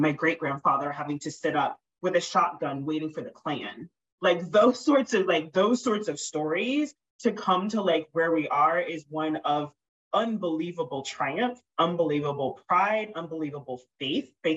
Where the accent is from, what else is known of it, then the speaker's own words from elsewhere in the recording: Texas, United States; growing up in Texas, like the very little I learned about Latino history and even some of the animosity towards Latinos to this day